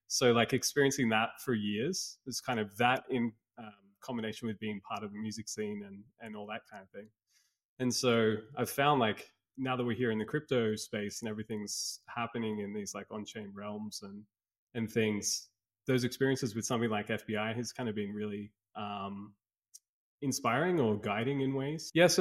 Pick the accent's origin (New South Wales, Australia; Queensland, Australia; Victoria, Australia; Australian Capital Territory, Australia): New South Wales, Australia; Sydney; moved away as an adult; also born or lived in Byron Bay; now in Amsterdam, Netherlands; I'm based in Amsterdam these days. Like I moved out here about 6 months ago, and I come from Australia in Sydney. And for the last bunch of years, like I've been living in a place called Byron Bay, which is like an amazing surf town over there